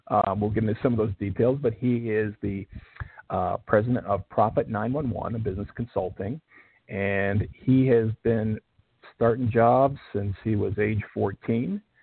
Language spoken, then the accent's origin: English; Chicago, Illinois, United States; That's pretty close. I'm from Chicago. I went to school in central Illinois, and friends that went to Iowa.